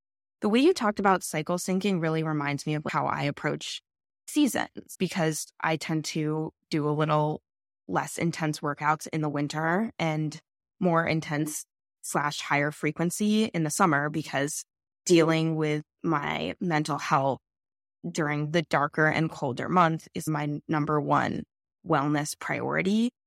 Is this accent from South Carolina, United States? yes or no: no; Denver, Colorado, United States; Just like growing up in Denver, it was ingrained in me from a very young age.